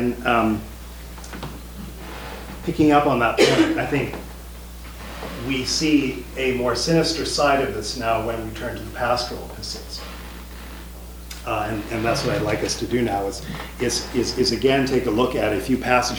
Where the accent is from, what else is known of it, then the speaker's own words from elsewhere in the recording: Canada; I'm a Canadian